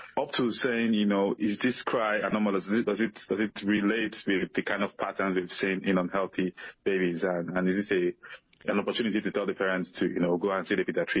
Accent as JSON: {"language": "English", "country": "Nigeria", "said": "it's from my native language in Nigeria. So I'm originally from Nigeria."}